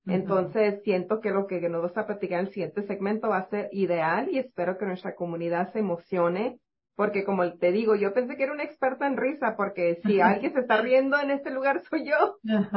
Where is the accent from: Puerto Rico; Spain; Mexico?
Mexico; uno aquí también en este valle, como mexicanos, sí nos castigamos de cierta manera